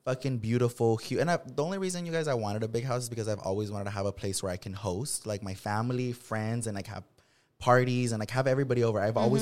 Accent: Watsonville, California, United States; Like, born and raised in Watsonville, which is a smaller city. Now it's a lot bigger, but mm-hmm. It was really small.

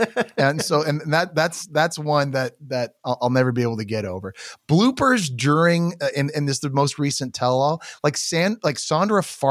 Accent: Canada; I'm Canadian

